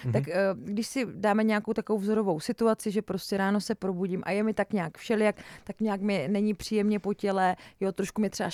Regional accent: Moravia, Czechia; protože já jsem z Moravy, to znamená u nás moje maminka zásadně léčila, dej si na to slivovice.

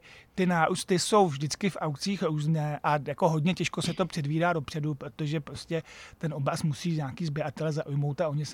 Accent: Sudetes, Czechia; já jsem vyrůstal v Sudetech v 70. letech

